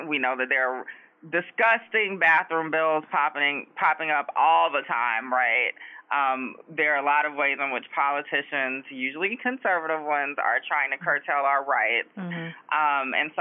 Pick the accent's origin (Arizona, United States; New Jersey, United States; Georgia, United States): Georgia, United States; Augusta; And so I grew up in Georgia and really found myself in college at the University of Georgia.